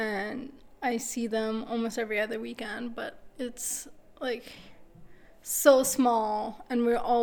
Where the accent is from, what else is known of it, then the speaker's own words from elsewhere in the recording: Saint Petersburg, Russia; also born or lived in Virginia; now in Vermont, United States; And so I grew up in St. Petersburg, Russia. I moved to Virginia, and then I moved to in the middle of nowhere, Vermont.